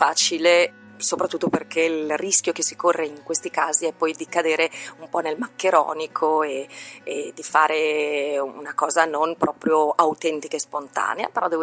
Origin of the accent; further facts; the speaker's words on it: Bologna, Emilia-Romagna, Italy; accent: Bolognese; Io come bolognese di nascita e di crescita nonostante avessi dovuto fare invece per la mia attività lavorativa principale, che è quella di speaker voiceover, un lungo lavoro di dizione per togliermi la cadenza bolognese